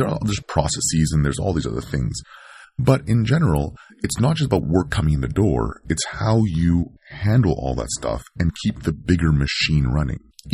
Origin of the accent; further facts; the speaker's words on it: Canada; I'm from Canada